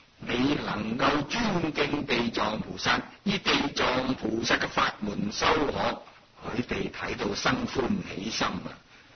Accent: China; 我哋中国人称为哪吒

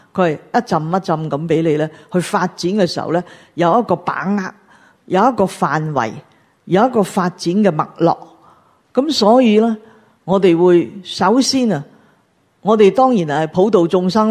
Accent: Hong Kong; 净系理住我哋系香港人，我哋香港好威帅，有咩唔威啊？我哋香港人点威啊？

